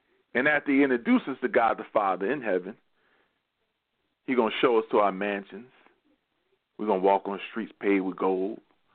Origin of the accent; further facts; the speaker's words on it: Toronto, Ontario, Canada; Hey, where you from? I'm not sure. I'm from Toronto.